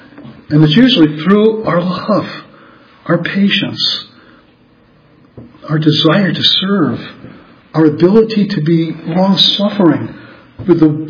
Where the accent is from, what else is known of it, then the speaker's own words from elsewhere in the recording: New York, United States; That's why I grew up in New York.